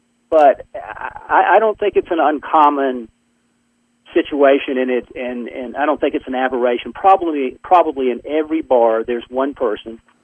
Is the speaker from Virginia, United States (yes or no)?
yes; Patrick County, Virginia, United States; my hometown and the spot in which I live, Patrick County, is sort of a character